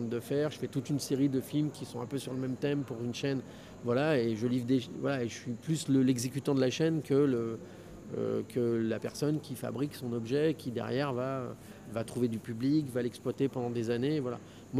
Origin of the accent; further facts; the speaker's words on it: Auvergne-Rhône-Alpes, France; je viens du lac d'Annecy et j'ai pas grand chose de marin.